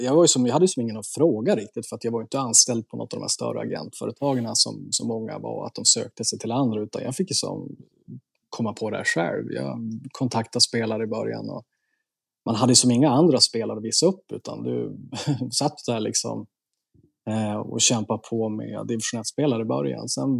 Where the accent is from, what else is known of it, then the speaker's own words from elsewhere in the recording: Umeå, Västerbotten County, Sweden; så att jag kom ju direkt från Norrland, straight from Umeå liksom.